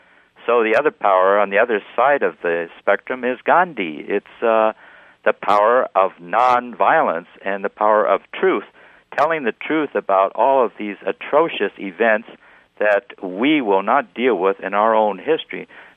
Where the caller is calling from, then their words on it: Birmingham, Alabama, United States; I'm talking from Birmingham, Alabama, which we've got the worst immigration law in the country